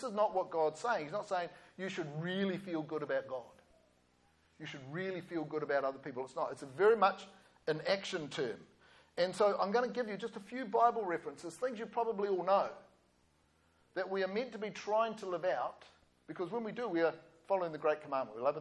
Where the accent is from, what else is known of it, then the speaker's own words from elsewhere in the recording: Stokes Valley, Wellington, New Zealand; I was brought up in Stokes Valley.